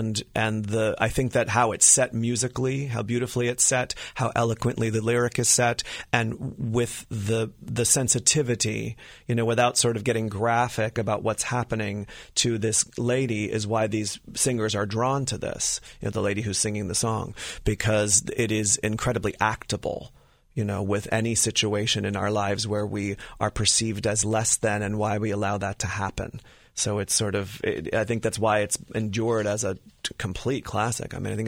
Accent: New Jersey, United States; also born or lived in New York City; now in Dayton, United States; No, I'm from New Jersey.

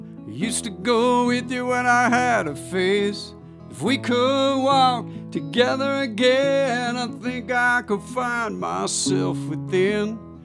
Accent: Arlington Heights, Illinois, United States; I'm from Chicago. I'm from Arlington Heights, Illinois. You know, that's like the home of the blues.

